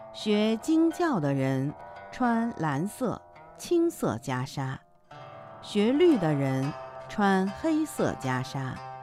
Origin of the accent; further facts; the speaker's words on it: Hangzhou, Zhejiang, China; 比如在我的家乡杭州